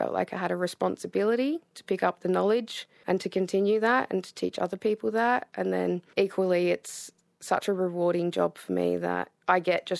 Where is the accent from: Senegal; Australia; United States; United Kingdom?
Australia; Ceduna, South Australia; I'm a proud Wirangoo Noongar and Wongatha woman, and I was born and raised on my homelands just out of Ceduna called Yarralina. And growing up in Ceduna for me was absolutely, you know, a once-in-a-lifetime experience.